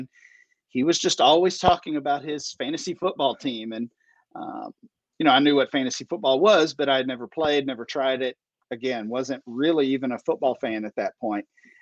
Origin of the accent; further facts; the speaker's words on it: Kentucky, United States; growing up in Kentucky and living here basically my whole life, I mean, Kentucky is a basketball state, specifically a college basketball state.